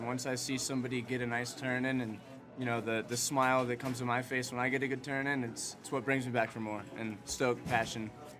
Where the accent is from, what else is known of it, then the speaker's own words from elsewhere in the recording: Florida, United States; I'm actually from Florida, and when I was two, I went to Steamboat, and I don't remember much of skiing